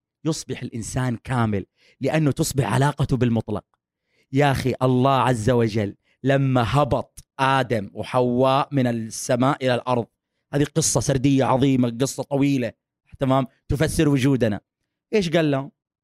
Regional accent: Saudi Arabia; وموجودين عندنا في السعودية

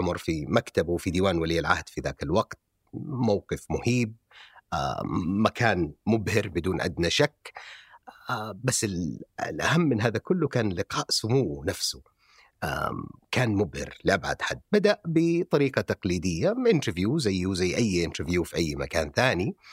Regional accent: Saudi Arabia; هذا الشيء كان ما هو موجود عندنا في المملكة العربية السعودية بشكل موازي للطموح

